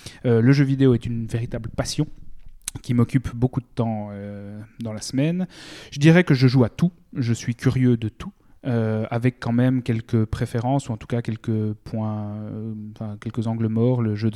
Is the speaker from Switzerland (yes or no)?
yes; Switzerland; l'expression 90 trahit notre identité régionale, étant donné que nous sommes des Helvètes, ou du moins que nous habitons l'Helvétie